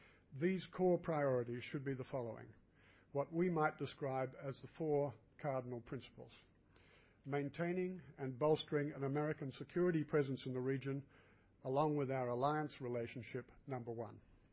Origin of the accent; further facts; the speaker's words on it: Melbourne, Victoria, Australia; moved away; this late afternoon in my hometown of Melbourne, from which I've been removed for too many years.